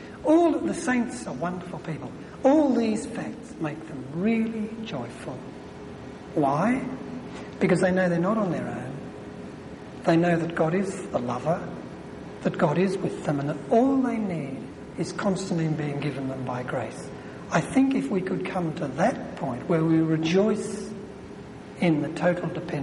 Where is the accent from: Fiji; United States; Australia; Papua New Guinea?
Australia; because he knows I'm from Australia